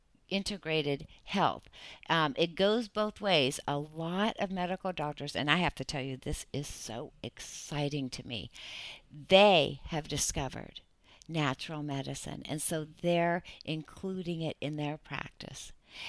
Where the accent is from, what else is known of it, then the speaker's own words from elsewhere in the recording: Seattle, Washington, United States; I grew up in Seattle, Washington. I started drinking coffee when I was 12 years old